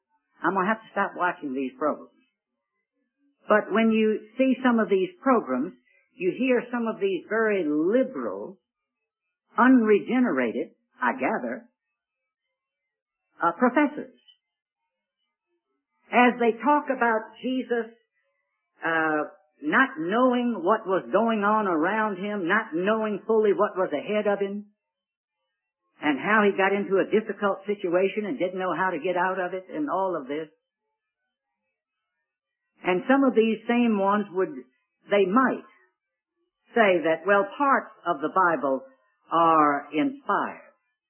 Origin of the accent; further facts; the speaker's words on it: Richmond, Virginia, United States; For me to say that my hometown of Richmond is in the state of Virginia